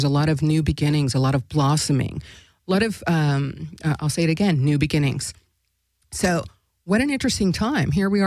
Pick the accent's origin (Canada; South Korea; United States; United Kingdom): United States; Alaska; I'm from Alaska. We still use it. What up, my peeps in Alaska.